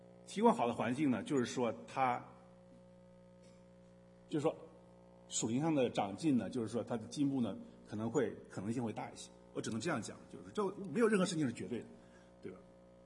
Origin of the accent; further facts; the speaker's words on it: China; now in United States; 我们当初来美国的时候，我不能说百分之百了，绝大多数来美国人的，就是我们从中国来的